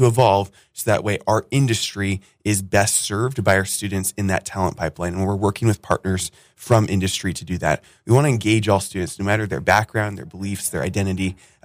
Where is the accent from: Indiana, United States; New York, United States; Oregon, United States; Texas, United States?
Oregon, United States; I think back to my home state of Oregon.